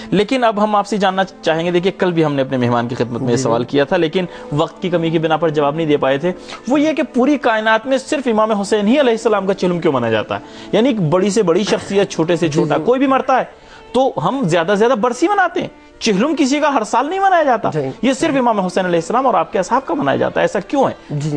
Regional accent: India; میرا تعلق تو ہندوستان سے ہے

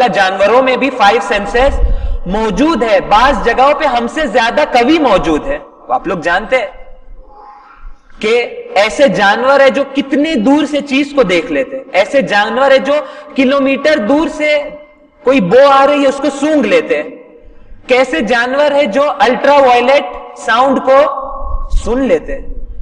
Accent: Sangli, Maharashtra, India; मैं सांगली से हूं, सांगली से मेरा ताल्लुक है, महाराष्ट्र के अंदर एक शहर है।

